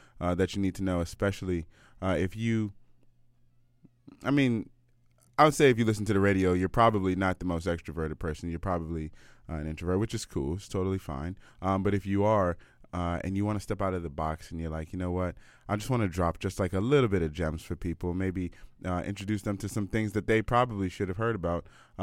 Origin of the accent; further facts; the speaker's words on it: United States; now in Canada; you know that I'm American.